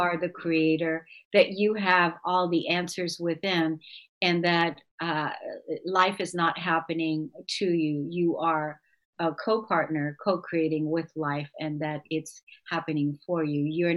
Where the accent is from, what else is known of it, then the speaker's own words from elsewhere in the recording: Germany; moved away; I'm from Europe, so I know, I was born and raised in Germany